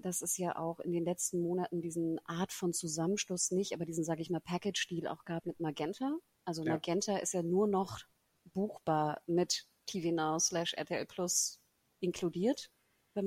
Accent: Hamburg, Germany; Und ich als Hamburgerin

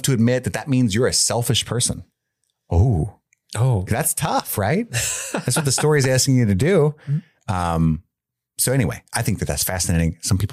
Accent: Union, Kentucky, United States; Side note, I grew up in Union, Kentucky, and love catching the occasional Florence Y'all

